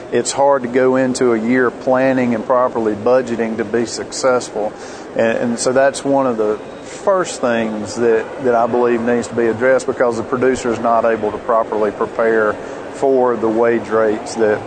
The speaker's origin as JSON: {"language": "English", "region": "Georgia", "country": "United States", "said": "All right, I'm from West Central Georgia. I live about an hour south of Atlanta."}